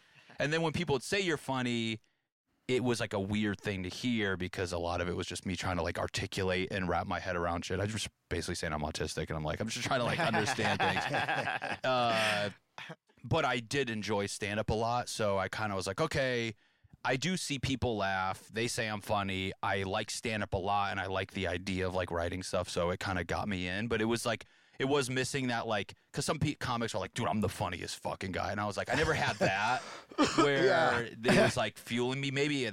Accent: New England, United States; I mean, growing up in New England, like everyone's so funny

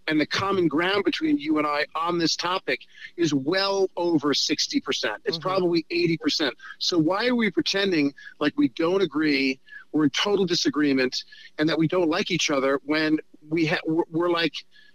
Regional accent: New York, United States; I don't care if I'm a New Yorker who's a Hollywood liberal

